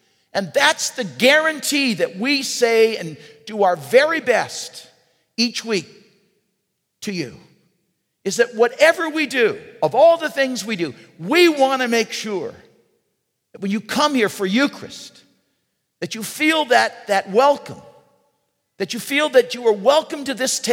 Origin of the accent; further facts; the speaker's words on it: East Los Angeles, California, United States; I remember growing up in East Los Angeles as a kid, and I remember coming to Mass at the Grand Church there in East Los Angeles